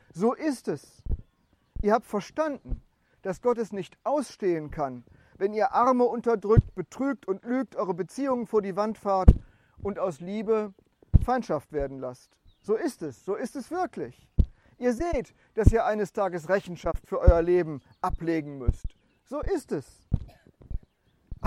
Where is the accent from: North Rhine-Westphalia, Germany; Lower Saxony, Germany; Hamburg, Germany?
North Rhine-Westphalia, Germany; Und da bin ich nur als Westfale Experte, weil ich weiß, wie man das richtig sagen muss.